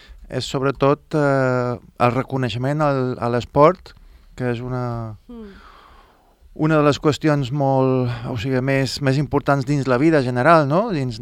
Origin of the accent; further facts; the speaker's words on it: Es Pujols, Balearic Islands, Spain; jo de petit, que vivíem a Espujols, pues, amb 9 anys me'n vaig anar a Eivissa